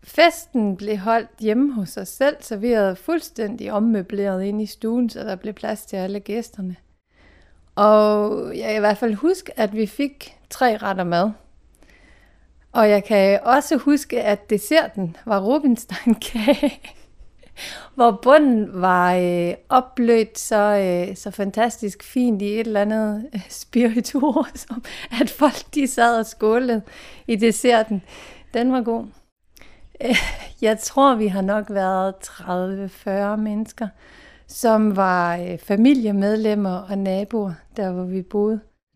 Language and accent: Danish; Vestbirk, Central Denmark Region, Denmark; also born or lived in Nykøbing Falster; og jeg er godt nok født i Nykøbing Falster, men jeg er vokset op i Vestbirk, hvor jeg boede fra jeg var knap 2 år gammel og til jeg flyttede hjem fra mine forældre. Jeg er født i 1971